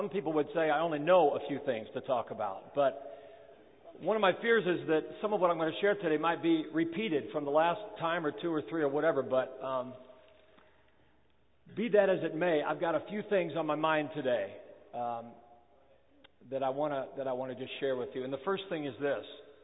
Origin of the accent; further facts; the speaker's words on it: Kokomo, Indiana, United States; Since I was raised in Kokomo, it's always good to be back